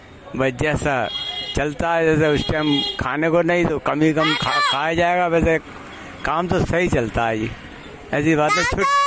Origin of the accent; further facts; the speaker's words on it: Budaun, Uttar Pradesh, India; now in Delhi, India; हम जिला बदायूं के रहने वाले हैं।